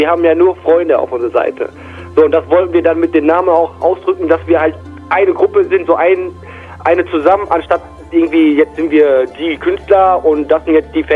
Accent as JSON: {"language": "German", "town": "Bochum", "region": "North Rhine-Westphalia", "country": "Germany", "tie": "born there", "lives_now": "Lippstadt, Germany", "said": "Ja, nee, also ich komme ja gebürtig aus Bochum. Ich bin ja auch da geboren halt, ne?"}